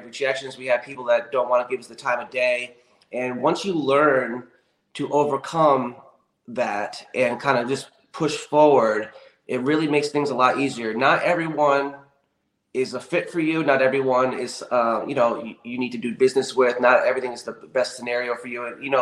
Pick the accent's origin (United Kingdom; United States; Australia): United States; Rhode Island; moved away as an adult; I'm actually from Rhode Island originally.